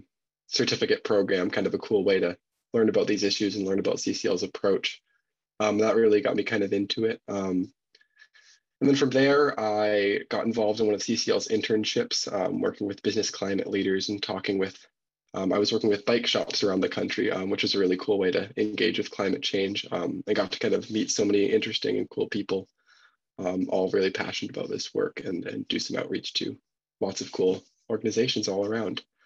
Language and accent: English; Manchester, Maine, United States; now in Brunswick, United States; Yeah, I'm originally from Manchester, Maine, sort of in the middle of the state up on the East Coast. And I'm now going to college down in Brunswick, Maine, right on the ocean at Bowdoin College.